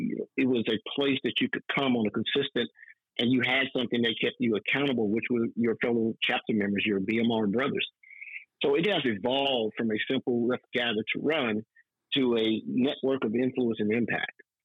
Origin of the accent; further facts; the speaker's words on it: Atlanta, Georgia, United States; Yes, I am. Grady baby. Now, man, I am born and raised in Atlanta.